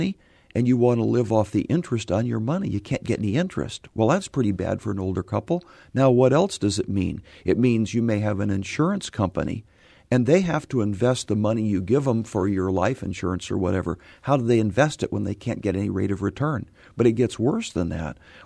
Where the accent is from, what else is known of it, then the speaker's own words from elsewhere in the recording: Missouri, United States; You know, I grew up in St. Louis County, went to high school here, got a degree in engineering.